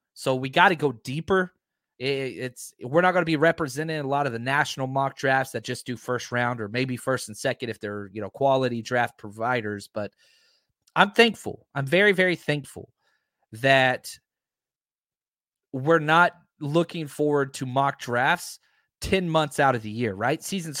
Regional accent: Texas, United States; I grew up in Texas where there were no mountains. You go up to second floor and you can see Oklahoma. It's just as flat and brown as we possibly can. So when we moved to California, that was a big deal to me.

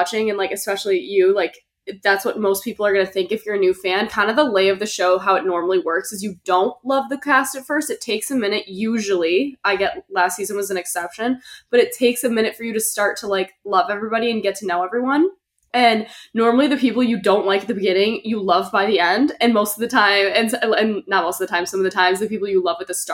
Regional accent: Michigan, United States; now in Venice, United States; I'm currently living in Venice, California, but I'm from Michigan, so I'm like a Midwest girly at heart.

